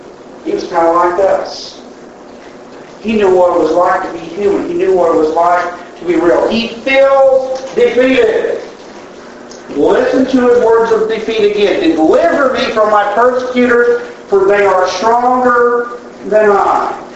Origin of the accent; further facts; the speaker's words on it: Oregon, United States; I grew up on the Oregon coast. Complete opposite of where I live now.